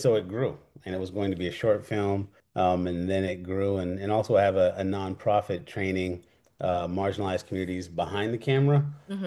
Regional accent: Portland, Oregon, United States; Growing up in Portland, Oregon, which is not very diverse. Growing up Black in Portland, but also Nigerian.

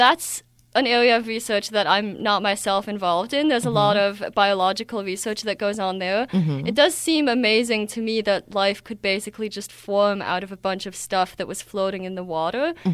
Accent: Switzerland; born or raised there; moved away

